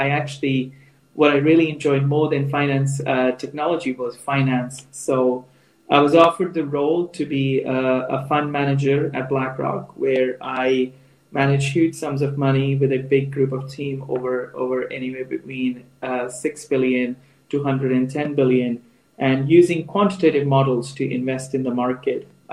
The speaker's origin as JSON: {"language": "English", "country": "India", "tie": "born or raised there", "moved": "as an adult", "lives_now": "United Kingdom", "said": "I grew up in India, and I moved to England in 2002 to study at University of Warwick."}